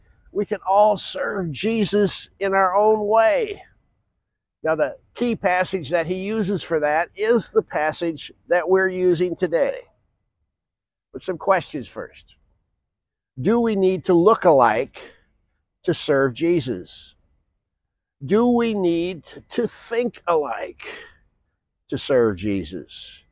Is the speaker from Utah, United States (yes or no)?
no; Sioux Center, Iowa, United States; My hometown's claim to fame, Sioux Center, Iowa, was that the pastors got together, made a council together, and blocked a movie theater from coming in.